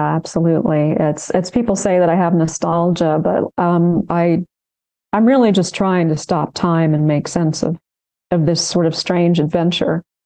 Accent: Jeddah, Makkah Province, Saudi Arabia; So as much as I was a young girl memorizing Quran and living in the city of Jeddah, my hometown, we were very isolated from the West.

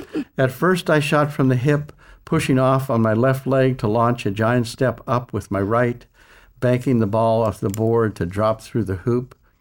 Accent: Youngstown, Ohio, United States; growing up just outside Youngstown. I was born in Youngstown, and at that time, Youngstown was a thriving steel town.

